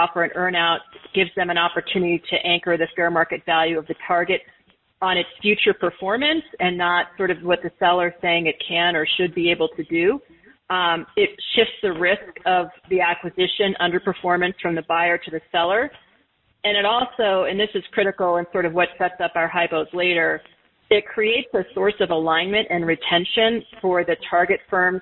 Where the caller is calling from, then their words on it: Los Angeles, California, United States; I'm coming from Los Angeles, so it's good morning here.